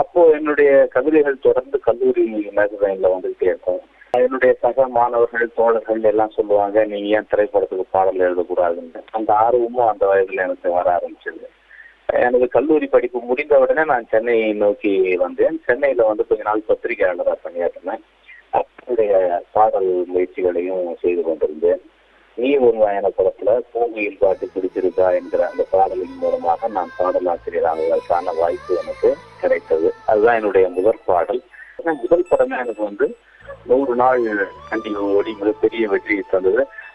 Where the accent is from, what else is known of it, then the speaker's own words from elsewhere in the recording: Tamil Nadu, India; நிலங்கள் இருக்கிற ஒரு விவசாய குடும்பம். அங்க அதான் பிறந்தேன். அதுக்கு பிறகு வந்து பாத்தீங்கன்னா எனது பள்ளி கல்லூரிகள்லாம் எங்க திருவண்ணாமலை மாவட்டத்திலேயே.